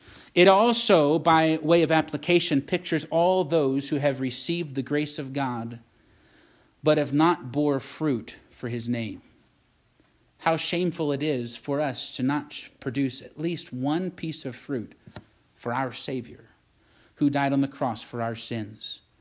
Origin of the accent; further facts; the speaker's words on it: Virginia, United States; but I grew up in Virginia, and I tell you, gardens are a big deal in Virginia.